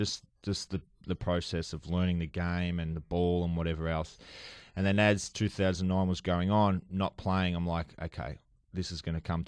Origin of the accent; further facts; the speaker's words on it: Australia; So I guess being an Australian, it sort of helped me, I guess, a little bit, because they were intrigued by my accent